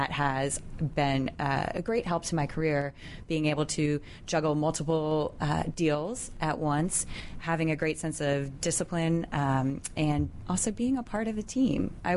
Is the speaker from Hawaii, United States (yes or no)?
no; McLean, Virginia, United States; I'm from McLean, Virginia.